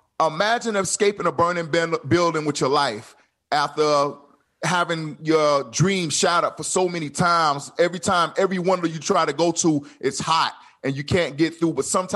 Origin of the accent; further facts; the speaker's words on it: Tampa, Florida, United States; looking out of the window at Tampa, my hometown, get smaller and smaller